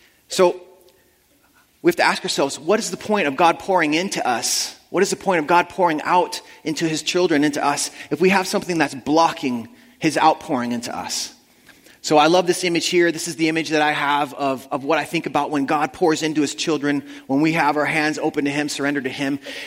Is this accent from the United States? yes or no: no; Costa Rica; also born or lived in Australia / India; now in Canada; I grew up in Costa Rica, then I lived in Australia for 6 years, very chill, laid-back culture, and then we lived in India for a year and a half before Canada